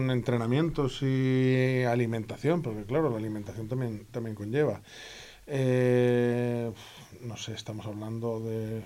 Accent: Spain; 19 países, del cual soy el único español.

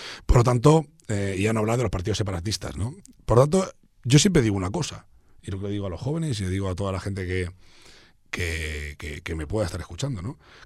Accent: Cornellà, Catalonia, Spain; also born or lived in Baix Llobregat; soy patriota de mi tierra. Soy patriota de Cornellà, de la Metropolitana y del Baix Llobregat. Y como patriota del Baix Llobregat, a mí me encanta pasear, obviamente, por la ribera del Llobregat

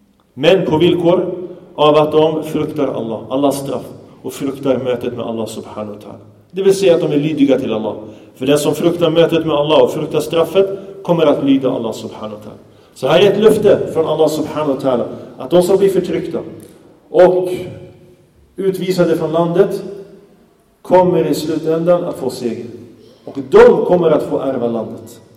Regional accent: Sweden; born there; jag är också svensk. Jag är också född i Sverige.

